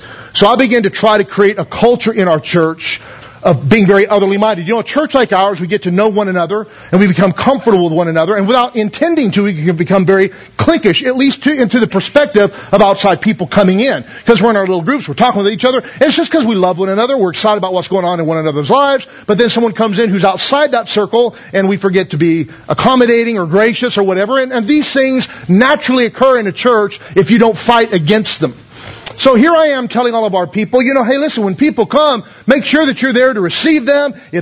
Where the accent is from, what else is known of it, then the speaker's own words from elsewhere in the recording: Taft, California, United States; I was raised in Taft, you know, 20, 30 years ago when it was. I mean, don't you? I mean, upper middle class, nice, you know, and I had a very solid family.